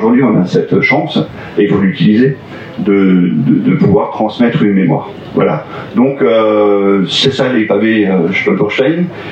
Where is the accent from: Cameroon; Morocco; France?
France; Je connais, je suis français.